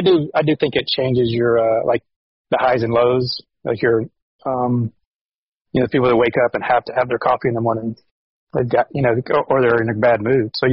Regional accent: the South, United States; It was Coke and sweet tea. I'm from the South.

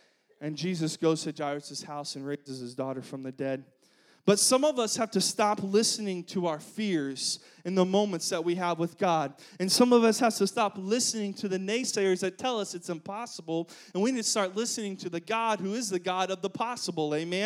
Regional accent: Oklahoma, United States; This is perfect because we're both from Oklahoma, so we don't know what, like, clear water is. We just know dirt and lakes and things like that.

